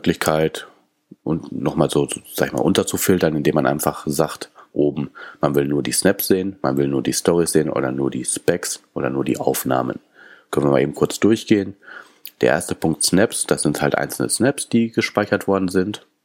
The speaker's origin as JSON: {"language": "German", "region": "California", "country": "United States", "second_language": "German", "said": "ich komme ja auch aus Kalifornien"}